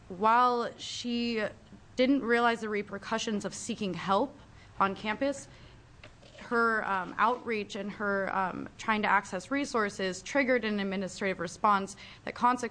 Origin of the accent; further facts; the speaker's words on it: Eugene, Oregon, United States; I'm a student from Eugene, Oregon.